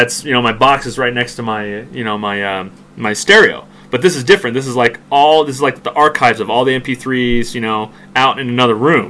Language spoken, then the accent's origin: English; United States; I'm just an American loving convenience.